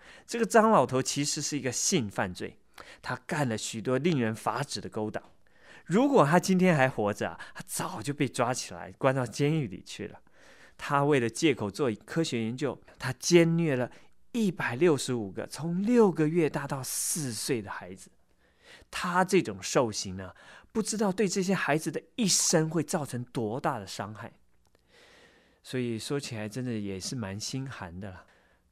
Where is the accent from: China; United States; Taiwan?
United States; 可以说我们美国人为性解放付上了惊人的代价